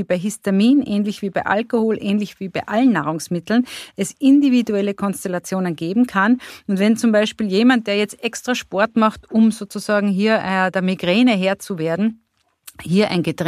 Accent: Carinthia, Austria; Ich komme aus Kärnten

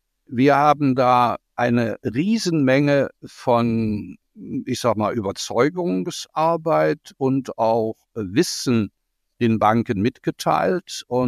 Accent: Cologne, North Rhine-Westphalia, Germany

